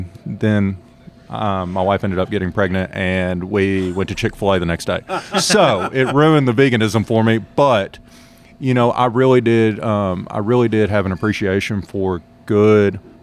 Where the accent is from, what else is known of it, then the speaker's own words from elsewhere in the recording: Little Rock, Arkansas, United States; A lot of the items on our menu are items I grew up eating in Little Rock, that he grew up eating in Rogers